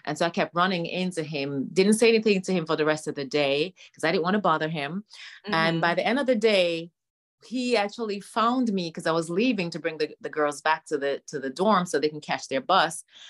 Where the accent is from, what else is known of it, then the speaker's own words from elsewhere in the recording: Miami, Florida, United States; Because I'm from Miami.